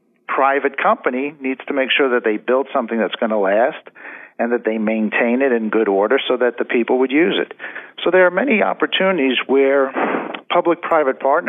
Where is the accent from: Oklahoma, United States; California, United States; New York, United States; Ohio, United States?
New York, United States; Brooklyn; born there; I was born in Brooklyn myself, so I can relate.